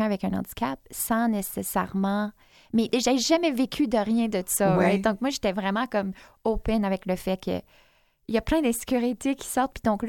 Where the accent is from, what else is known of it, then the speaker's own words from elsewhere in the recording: Ontario, Canada; now in Winnipeg, Canada; Je suis franco-ontarienne de base, mais depuis 6 ans, j'habite à Winnipeg.